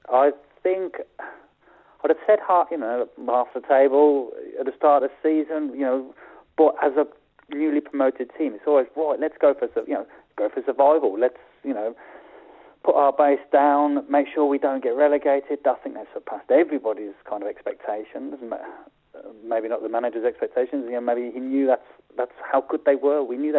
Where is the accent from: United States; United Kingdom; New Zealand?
United Kingdom; England; As an English player, you kind of know how difficult it is because it's there, it's in your face all the time.